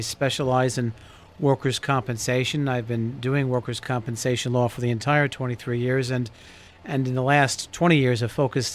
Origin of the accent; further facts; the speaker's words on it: Brooklyn, New York, United States; also born or lived in Long Island; I'm a New Yorker by birth. Brooklyn, New York, and then moved to Long Island and ended up here.